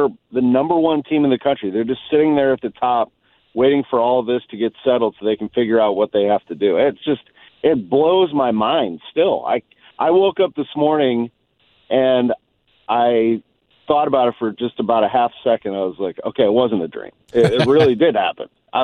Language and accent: English; St. Louis, Missouri, United States; I cover a lot of sports, and I'm from St. Louis.